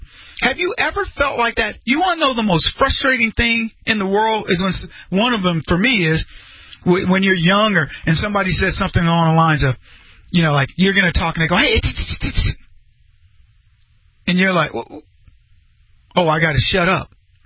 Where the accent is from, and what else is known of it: Brady, Texas, United States; born or raised there